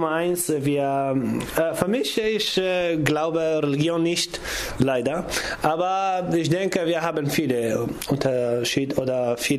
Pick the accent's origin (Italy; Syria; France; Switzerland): Syria; Aleppo, Aleppo Governorate; now in Germany; ich komme aus Syrien in Aleppo Stadt und ich bin Kurdisch und meine Religion ist Jesidi.